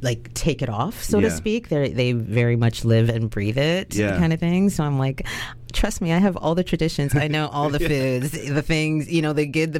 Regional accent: Canada; it is still a different experience to be Canadian born

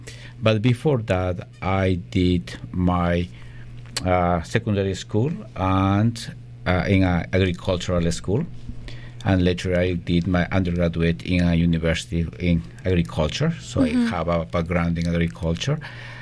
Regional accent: Ecuador; moved away as an adult; also born or lived in Belgium; now in Canada; So I'm originally from Ecuador.

